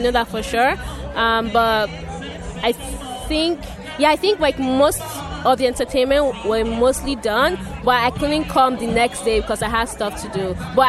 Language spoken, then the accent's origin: English; Nigeria; I'm originally from Nigeria